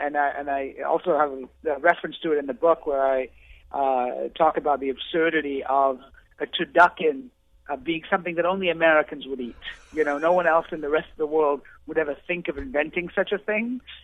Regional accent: India; I don't know how to snake charm, but I am Indian, and so therefore it might be in my DNA

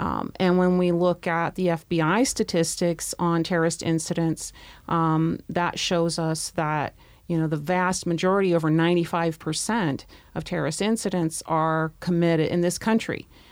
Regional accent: United States; So it was very, very frightening, and something that I never, ever thought that I would see as an American

